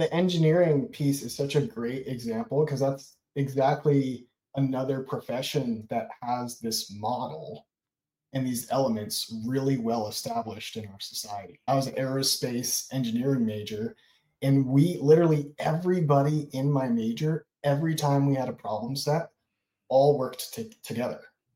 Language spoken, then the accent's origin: English; New York, United States; I grew up in New York, so I never touched a weapon before I entered the military.